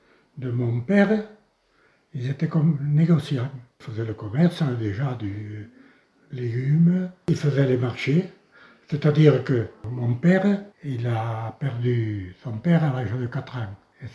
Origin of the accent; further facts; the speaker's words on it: Beaumarchais, Occitanie, France; born there; Moi, je suis né à Beaumarchais, le 27 septembre 1934, dans le Gers. Et après, bon, mon père, ma mère étaient natifs de Bassous.